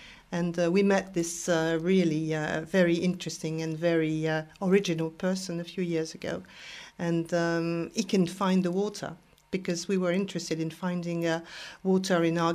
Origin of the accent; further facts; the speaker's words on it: Lille, Hauts-de-France, France; I come from the north of France. I come from the Lille area.